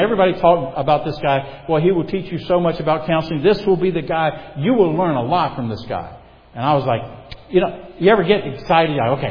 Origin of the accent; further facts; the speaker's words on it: South Carolina, United States; born there; I was born in South Carolina. I'm 30 miles from the ocean.